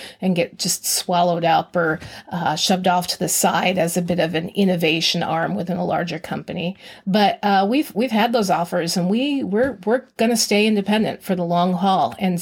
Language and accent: English; Grand Rapids, Michigan, United States; I grew up in Southeast Grand Rapids, have deep family roots here, wanted to stay in the state for college